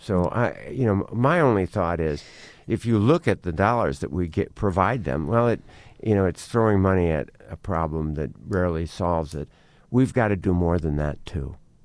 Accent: South Dakota, United States; I can remember growing up in South Dakota and that question came up about the Black Hills.

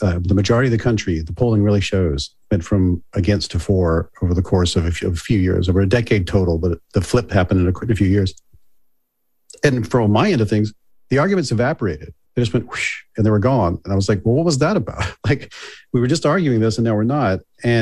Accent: Mississippi, United States; I grew up in South Mississippi, Bible Belt.

